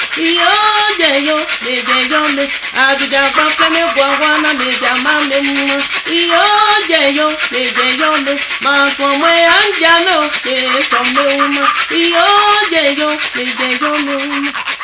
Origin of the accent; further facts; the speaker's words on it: Abidjan, Côte d’Ivoire; born there; je ne suis pas née à Béoumi, je suis née à Trècheville, à Abidjan.